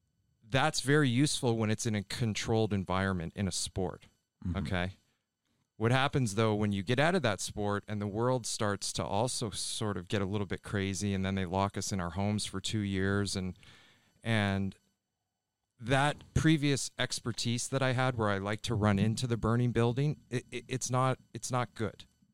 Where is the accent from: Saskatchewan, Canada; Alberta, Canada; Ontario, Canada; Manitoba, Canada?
Ontario, Canada; I grew up in Ontario, Canada, just outside of Toronto.